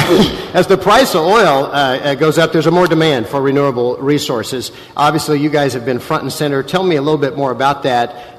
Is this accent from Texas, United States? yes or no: no; Kansas, United States; All right, Nebraska. I'm from Kansas.